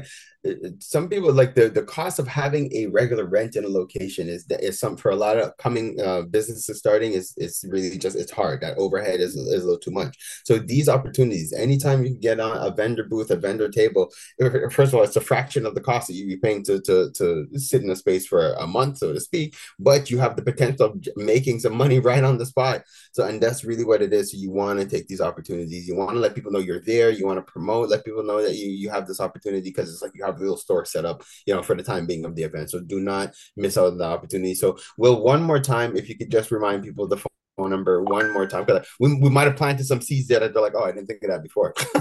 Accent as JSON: {"language": "English", "town": "Montreal", "region": "Quebec", "country": "Canada", "tie": "born or raised there", "said": "like Will and I grew up in the West Island"}